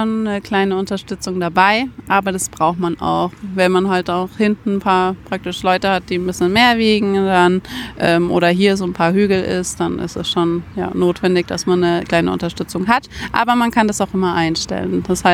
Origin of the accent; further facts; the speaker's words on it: Wolfratshausen, Bavaria, Germany; also born or lived in Munich; wir sind in München geboren, aber dann mit einem Jahr dann hergezogen. Deswegen hier aufgewachsen.